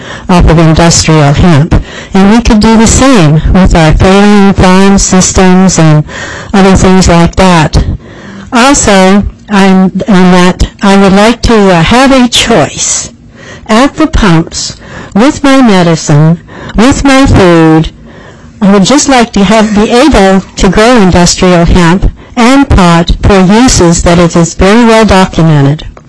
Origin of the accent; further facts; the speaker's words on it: Cordova, Alaska, United States; I'm from Cordova. I'm representing myself.